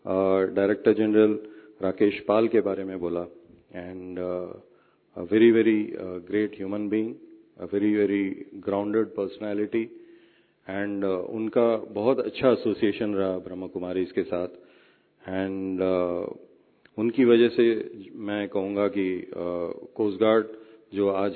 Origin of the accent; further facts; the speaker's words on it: South India, India; Hindi is a second language; मैं दक्षिण भारत का रहने वाला हूँ, तो अगर मेरी हिंदी में कुछ ऊंच नीच हो जाए तो मुझे प्लीज क्षमा करें